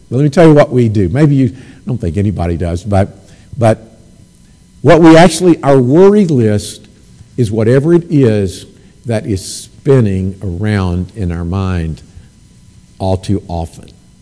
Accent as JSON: {"language": "English", "region": "Alabama", "country": "United States", "said": "I was a southerner from Alabama."}